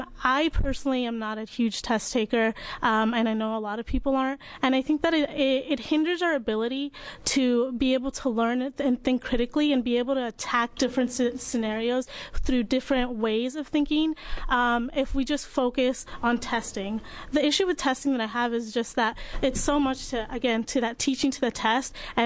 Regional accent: Hillsboro, Oregon, United States; I am a senior at Glencoe High School, and I am from Hillsboro, Oregon.

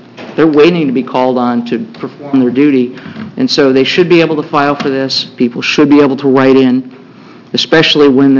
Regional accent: United States; I'm also from Linn County.

